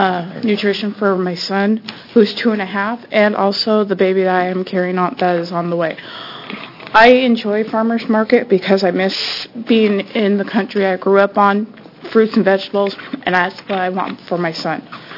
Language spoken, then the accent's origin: English; Oregon, United States; I'm from Southern Oregon.